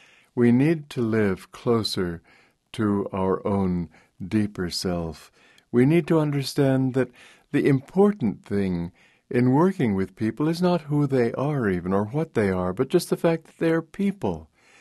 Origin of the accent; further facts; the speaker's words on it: Romania; now in United States; I grew up in Romania of American parents, and American friends of ours would sometimes come and sometimes bring their children.